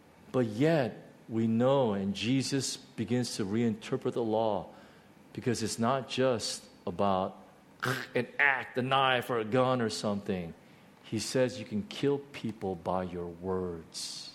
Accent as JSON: {"language": "English", "country": "United States", "tie": "born or raised there", "said": "Because when I was growing up in the United States, I was told that the most respectful thing you can do is give people eye contact."}